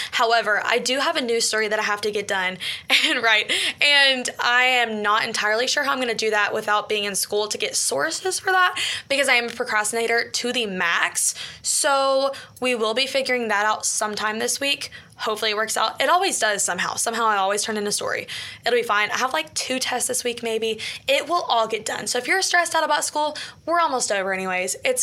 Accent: Bowling Green, Kentucky, United States; also born or lived in Nashville; It's in Bowling Green, Kentucky, where I was raised, not born. I almost said born and raised. I was born in Nashville, actually

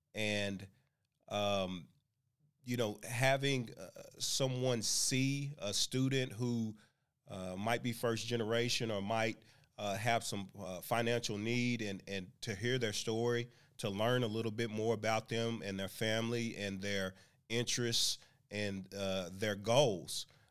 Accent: Oklahoma City, Oklahoma, United States; I grew up here in Oklahoma City before going on to Stillwater, and so my roots are here.

